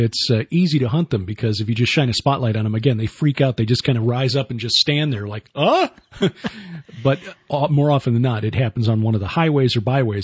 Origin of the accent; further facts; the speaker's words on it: Chicago, Illinois, United States; You know, growing up in Chicago, you don't see a lot of wildlife aside from pigeons and, you know, squirrels.